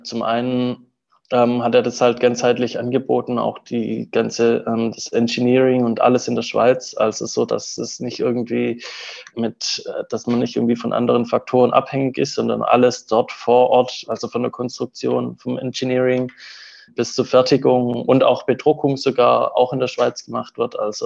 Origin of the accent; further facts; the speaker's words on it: Southern Germany, Germany; Ursprünglich komme ich so aus dem Süden Deutschlands und habe da auch Wirtschaftswissenschaften studiert